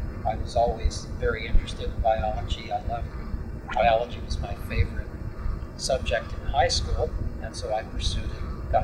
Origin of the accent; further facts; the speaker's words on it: Pennsylvania, United States; I was born in Pennsylvania.